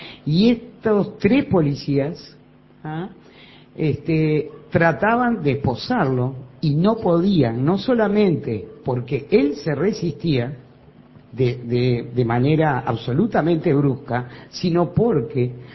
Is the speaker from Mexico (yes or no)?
no; Uruguay; como ciudadana uruguaya